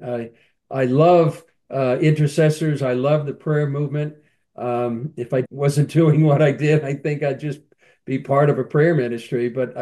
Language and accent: English; Alexandria, Virginia, United States; I grew up in Alexandria, Virginia.